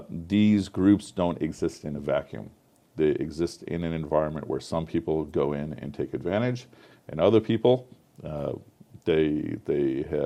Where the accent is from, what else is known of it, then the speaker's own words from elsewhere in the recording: United States; because I'm a Muslim growing up in America, the numbers are more surprising just because of how many people are getting killed in America, right?